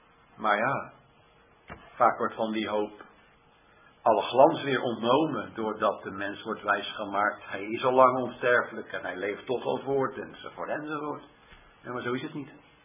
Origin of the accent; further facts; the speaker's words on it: Netherlands; wij zijn Nederlanders, hè, we zijn tegenwoordig met vakanties, trekken we heel de wereld over.